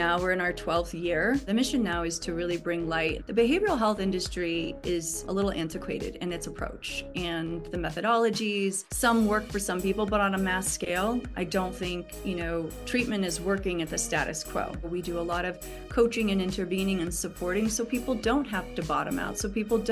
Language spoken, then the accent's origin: English; Montana, United States; also born or lived in Michigan; So I was raised in Montana, although via Michigan.